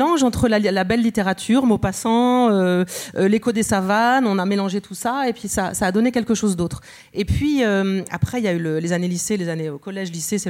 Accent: Grand Est, France; Et je suis alsacienne.

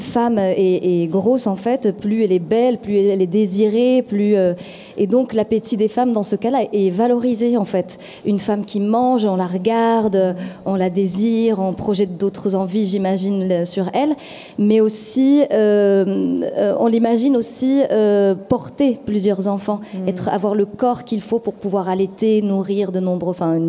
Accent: Morocco; Moi, je suis originaire du Maroc, enfin, je suis marocaine.

